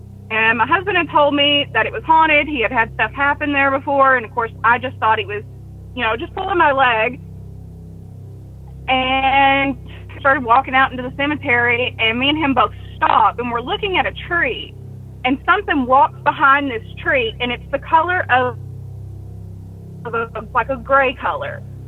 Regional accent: Batesville, Arkansas, United States; now in Bentonville, United States; I'm from Bentonville, Arkansas. Okay. And so I am from over in northeast Arkansas, over in a town called Batesville originally.

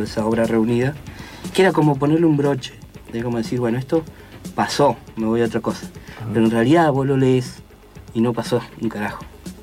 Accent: Allen, Río Negro, Argentina; born there; also born or lived in General Roca, Argentina; Ahí nací en Allen y después, bueno, me fui a vivir a Fisque, como bien decís vos, un lugar que se llama General Roca y que varios de nosotros tratamos de nombrarlo con el nombre originario, que es Fisque Menuco, que quiere decir pantano frío

